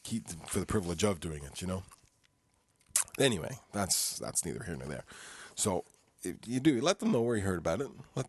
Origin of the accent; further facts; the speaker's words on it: Canada; Other than the fact I'm Canadian, and you either have